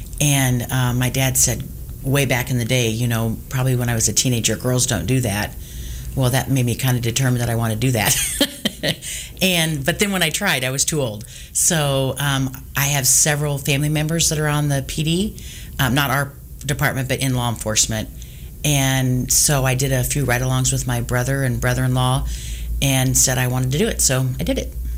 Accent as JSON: {"language": "English", "region": "Iowa", "country": "United States", "tie": "born there", "also_born_or_lived": "Oklahoma City", "lives_now": "Kansas City, United States", "said": "I was born in Iowa and spent about 10 years in Oklahoma City and then moved to Kansas City. So I've been here about 27 years."}